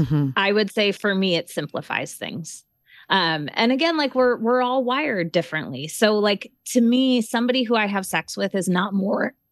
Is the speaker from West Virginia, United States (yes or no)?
no; California, United States; I'm originally from California.